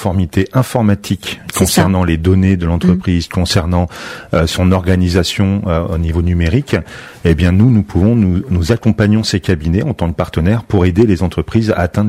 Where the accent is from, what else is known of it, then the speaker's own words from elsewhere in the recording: Cergy, Île-de-France, France; je suis de Cergy, l'idée est née à Cergy, et j'ai tout fait à Cergy